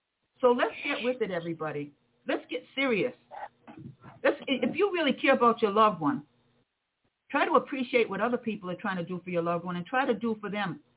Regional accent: United States; I was born and raised in America.

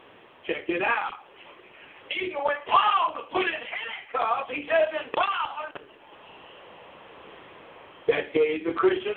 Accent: United States; born there; I have every right in my heart, amen, and by law to say what I want to because I was born in America.

